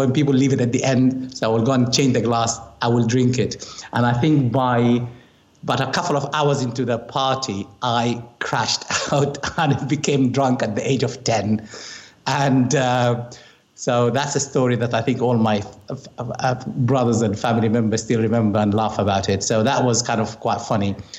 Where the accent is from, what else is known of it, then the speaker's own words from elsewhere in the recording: Khartoum, Sudan; English is a second language; now in Surrey, United Kingdom; So I come from Khartoum in Sudan